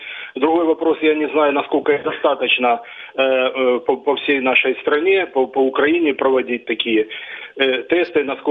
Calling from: Dnipro, Dnipropetrovsk Oblast, Ukraine; Місто Дніпро

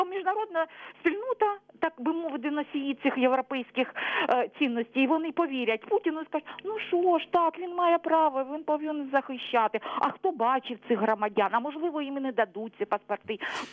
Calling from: Luhansk Oblast, Ukraine; Луганщина

